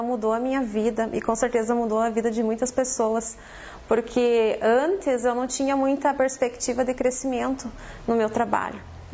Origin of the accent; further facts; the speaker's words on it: Porto União, Santa Catarina, Brazil; born there; eu tenho 34 anos, eu nasci em Porto União, né, no Hospital São Brás.